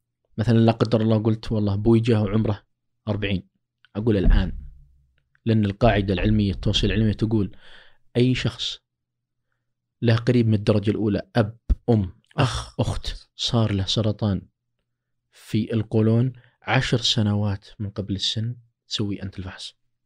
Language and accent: Arabic; Saudi Arabia; ومن أكثر عرضة عندنا في السعودية النساء